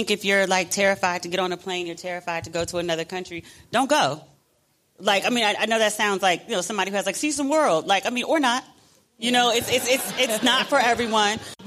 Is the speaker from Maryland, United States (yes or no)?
yes; Mitchellville, Maryland, United States; But that's when growing up, that's all I knew. I'm from Mitchellville, right?